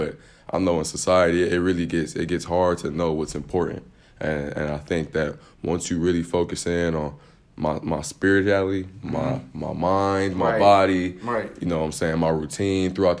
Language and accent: English; Cleveland, Ohio, United States; I know you're from Columbus. I'm from Cleveland.